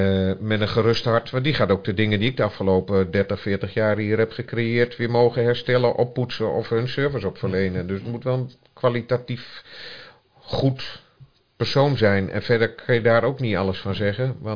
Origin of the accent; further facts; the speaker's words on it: Voorburg, South Holland, Netherlands; born there; also born or lived in Belgium; now in Almelo, Netherlands; Ik ben geen oorspronkelijk Almelo. Ik ben geboren in Voorburg. Maar een paar jaar in België gewoond. Ik heb met veel plezier hier in Almelo met de mensen met wie ik heb mogen en kunnen werken gewoond.